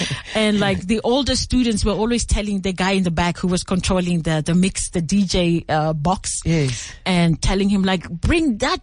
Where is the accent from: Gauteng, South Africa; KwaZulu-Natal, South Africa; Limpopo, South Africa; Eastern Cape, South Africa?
Gauteng, South Africa; Mamelodi; also born or lived in Atteridgeville; Well, I was born in Attridgeville and raised in Mamelodi. So if you're born in those two townships, there's no way that jazz is going to escape you.